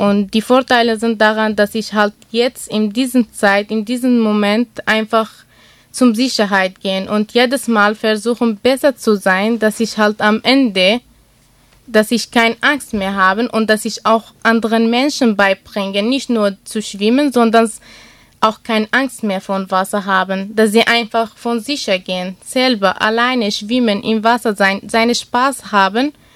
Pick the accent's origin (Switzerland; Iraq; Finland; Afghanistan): Iraq; German is a second language; now in Germany; Ich komme aus dem Irak und da gab es die Möglichkeit halt nicht, dass man schwimmen lernen.